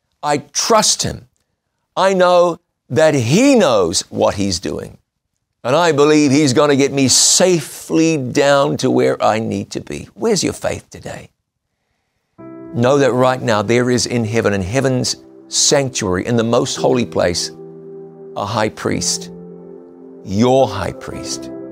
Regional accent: New Zealand; I recall once in my home country of New Zealand flying on a little plane from one place to another.

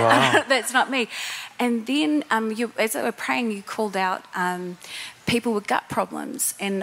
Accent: New Zealand; And I come from New Zealand. We have a lot of dairy.

